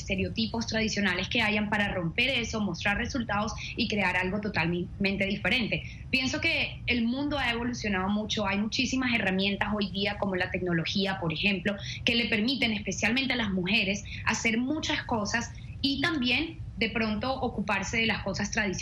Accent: Colombia; Sí, somos latinas. Tengo 23 años de Colombia, nacida y criada en Colombia.

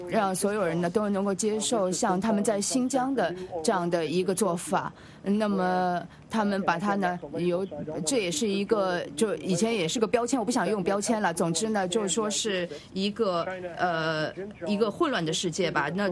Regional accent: United States; 我是美国人，我再说一遍

